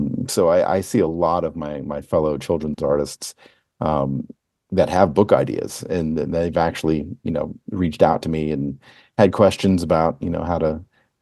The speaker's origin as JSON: {"language": "English", "town": "Las Vegas", "region": "Nevada", "country": "United States", "tie": "born or raised there", "said": "came to my hometown. But amazingly, there is only one other couple in Las Vegas I know of anyway, that does children's music."}